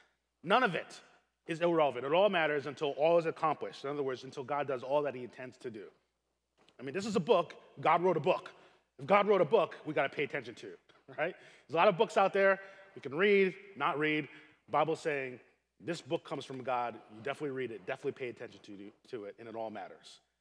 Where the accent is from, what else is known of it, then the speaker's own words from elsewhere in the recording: East Coast, United States; So as you know, I'm from the East Coast. And so in the East Coast, we're going to support these New York teams, and we will hate these Boston teams, right?